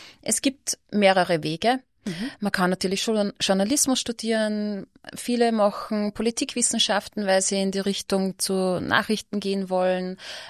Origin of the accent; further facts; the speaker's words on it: Linz, Upper Austria, Austria; born there; ich bin eine gebürtige Linzerin, aber damals habe ich halt in St. Valentin gewohnt bei meinem Freund.